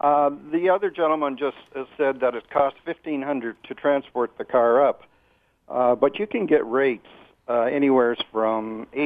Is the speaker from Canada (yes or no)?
yes; Canada; They wouldn't sell me a car when they found out I was from Canada.